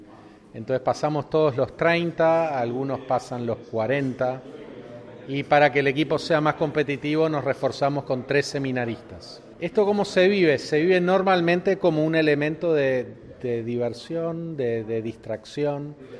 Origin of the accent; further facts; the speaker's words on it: Montevideo, Uruguay; soy sacerdote de Montevideo, Uruguay